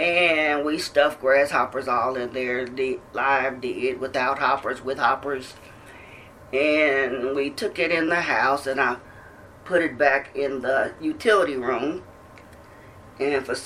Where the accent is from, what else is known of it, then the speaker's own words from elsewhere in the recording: Kansas City, Missouri, United States; I was born on September the 7th, 1955, in Kansas City, Missouri.